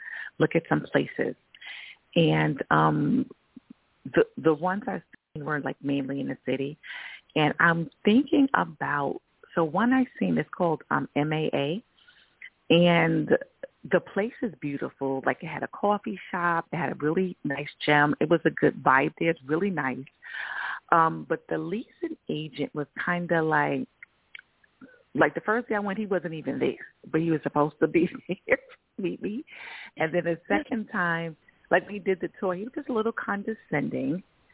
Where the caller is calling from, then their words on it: New York, United States; I'm calling from New York.